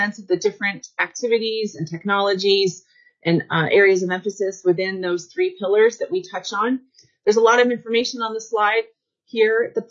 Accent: Anchorage, Alaska, United States; I'm an Alaska kid. I grew up in Anchorage. I'm currently talking to you from Anchorage, where I live and work.

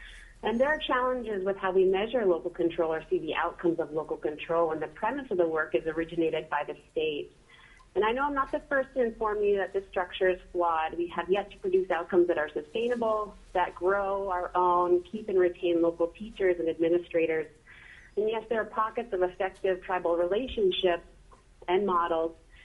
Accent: Shageluk, Alaska, United States; I live and work in my hometown of Shagluk as a professor at UAS in Alaska Native Studies and Rural Development.

